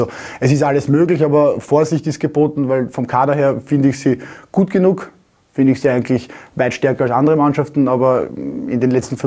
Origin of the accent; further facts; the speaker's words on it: Eastern Austria, Austria; born there; Ich selber bin ja gebürtig aus dem Osten Österreichs und liebe Tirol für die Vielfältigkeit.